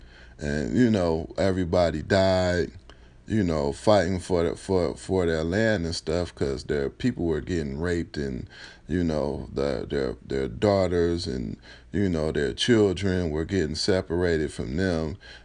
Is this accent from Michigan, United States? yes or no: yes; Detroit, Michigan, United States; Now, see, the problem we have, like, especially where we come from, I'm from Detroit, where it's hard for a group of individuals to get together and shine and really do something.